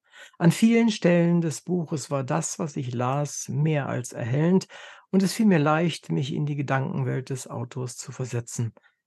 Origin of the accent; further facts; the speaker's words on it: Germany; Es ist wichtig für uns als Deutsche, für uns als Kulturmenschen